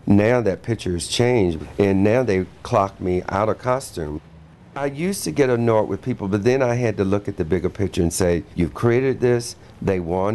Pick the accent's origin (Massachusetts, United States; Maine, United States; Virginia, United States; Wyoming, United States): Virginia, United States; Martinsville; moved away as an adult; now in Atlanta, United States; I was born in Martinsville, Virginia in 1952, and I resided there until 1979 when I first moved to Atlanta.